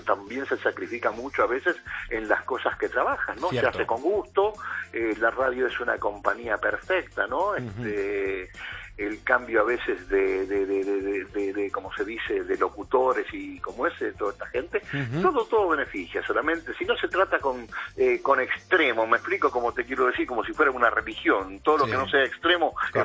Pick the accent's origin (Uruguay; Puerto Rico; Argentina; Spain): Argentina; Rosario, Santa Fe; De tierra de crack, rosarino, de Rosario, de Santa Fe.